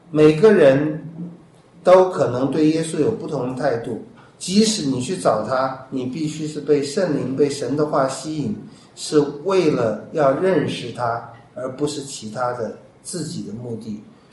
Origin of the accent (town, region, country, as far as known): China